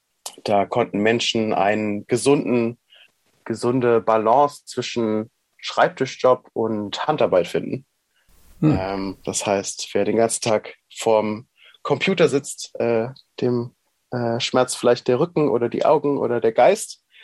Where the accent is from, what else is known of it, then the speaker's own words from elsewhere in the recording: Berlin, Germany; Ich bin in Berlin aufgewachsen